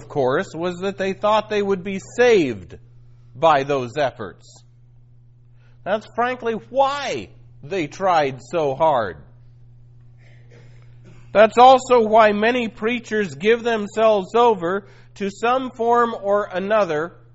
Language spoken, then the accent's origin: English; Los Angeles, California, United States; I grew up in Los Angeles.